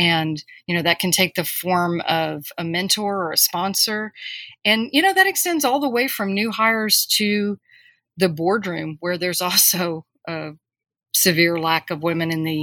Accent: Corpus Christi, Texas, United States; I grew up in Corpus Christi, Texas, which is on the coast.

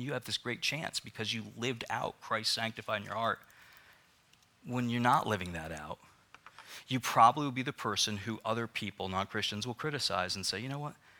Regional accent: Northeast, United States; So I'm from the Northeast, and we can excuse a lot of sin and just say it's a geography thing.

